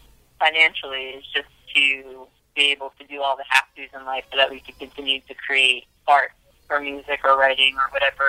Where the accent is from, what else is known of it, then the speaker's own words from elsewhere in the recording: Long Island, New York, United States; I'm not sure how familiar you are, but I grew up on Long Island, and it almost has the same kind of vibe as Long Island before it was stripped of, like, the actual fishermen and the actual farmers.